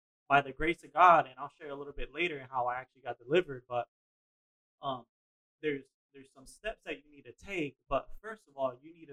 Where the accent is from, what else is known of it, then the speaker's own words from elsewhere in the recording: Puerto Rico; I am from Puerto Rico, born and raised